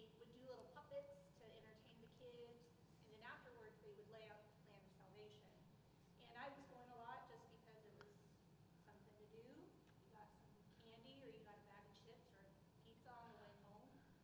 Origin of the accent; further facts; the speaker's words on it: California, United States; So, Jesus and I grew up in the Imperial Valley, where it's an agriculture area. There's nothing to do. There wasn't a mall in that town until I was in college.